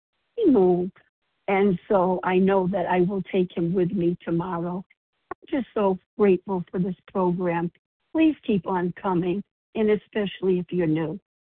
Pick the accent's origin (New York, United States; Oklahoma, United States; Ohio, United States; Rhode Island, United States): Rhode Island, United States; I am from Rhode Island, and I'm recovered.